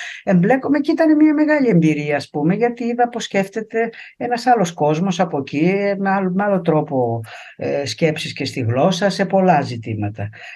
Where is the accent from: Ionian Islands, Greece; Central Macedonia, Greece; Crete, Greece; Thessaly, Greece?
Ionian Islands, Greece; Zakynthos; Ενώ τα ιταλικά ήταν η τρίτη γλώσσα που έμαθα, είμαι Ζακυνθινή, είχα μάθει αγγλικά, γαλλικά